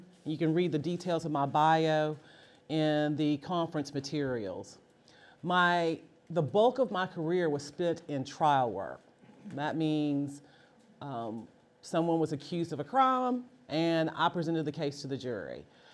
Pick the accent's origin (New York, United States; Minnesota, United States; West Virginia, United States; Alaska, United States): West Virginia, United States; But you know, West Virginia is my hometown, and it has definitely not been left unscathed.